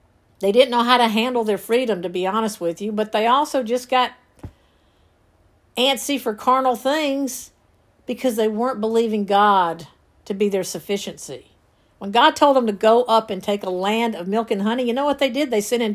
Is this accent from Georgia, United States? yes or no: yes; Rome, Georgia, United States; When I was growing up in Rome, Georgia, every single store in my hometown was closed on Sunday.